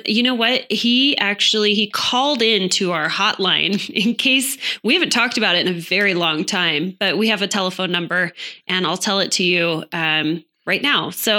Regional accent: Salt Lake City, Utah, United States; I mean, I came from Salt Lake.

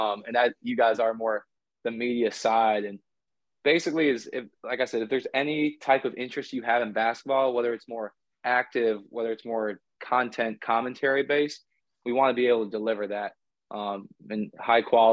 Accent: Durham, North Carolina, United States; I grew up in Durham.

